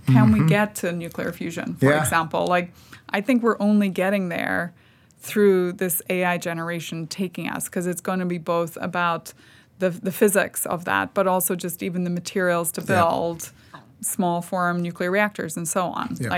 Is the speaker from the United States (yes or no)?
no; Northern Ireland, United Kingdom; I know Ireland is where I go because I'm Northern Irish.